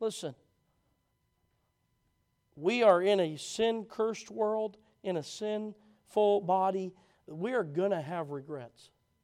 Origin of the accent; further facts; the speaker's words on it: Kentucky, United States; the church I grew up in Kentucky